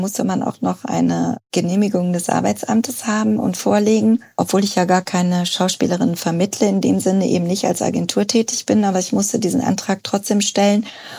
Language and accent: German; North Rhine-Westphalia, Germany; now in Berlin, Germany; Also mein Vater kommt aus Berlin, meine Mutter aus Bayern. Ich bin in NRW aufgewachsen.